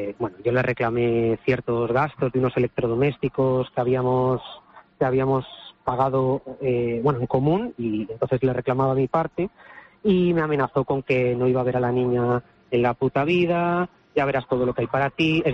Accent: Madrid, Community of Madrid, Spain; now in A Coruña, Spain; yo soy de Madrid, originario. Estuve viviendo aquí en Coruña hace 9 años.

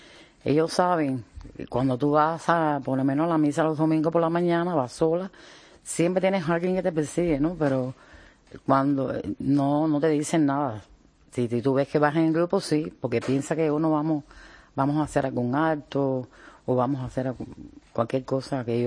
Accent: Cuba; Pues yo tengo derecho también como ciudadana, como cubana, poner la bandera mía

